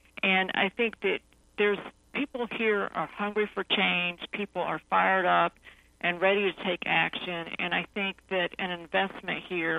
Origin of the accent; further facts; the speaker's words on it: Hickory, North Carolina, United States; I think about my hometown of Hickory, North Carolina, in the western part of the state. It was the furniture capital of the country, but now all those factories are boarded up